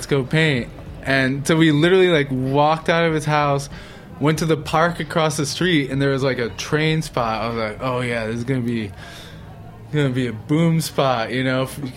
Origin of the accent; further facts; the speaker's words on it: Boston, Massachusetts, United States; I grew up in Boston